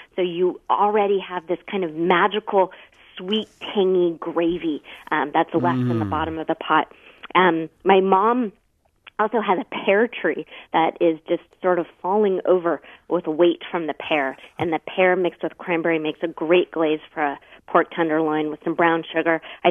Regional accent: California, United States

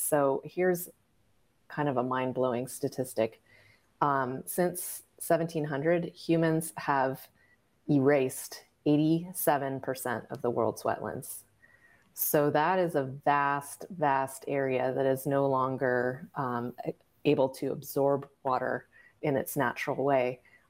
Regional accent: California, United States; Yeah, I grew up in California, which is arguably the apex of water engineering.

